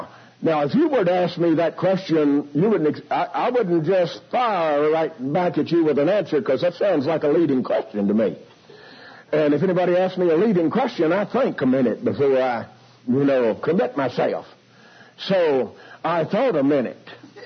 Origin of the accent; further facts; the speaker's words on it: Texas, United States; I don't pretend to speak English. I'm a Texan.